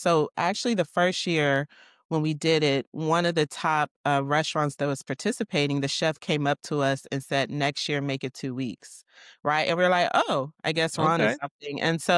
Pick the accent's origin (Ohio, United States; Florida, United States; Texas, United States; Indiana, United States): Texas, United States; Houston; I am from Houston, Texas.